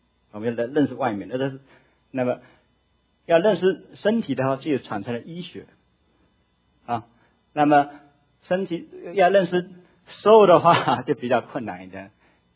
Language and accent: Chinese; China; 还记不记得我们从大陆来的？